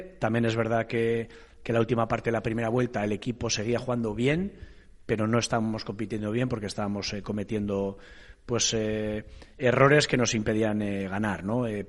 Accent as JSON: {"language": "Spanish", "town": "Elgoibar", "region": "Basque Country", "country": "Spain", "said": "Sí, a ver, yo soy del Goibar, aquí al lado."}